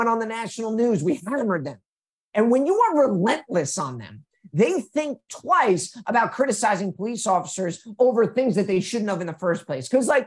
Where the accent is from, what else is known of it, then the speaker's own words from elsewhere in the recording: New York, United States; Oh, I'm from New York. I'm not from Jersey.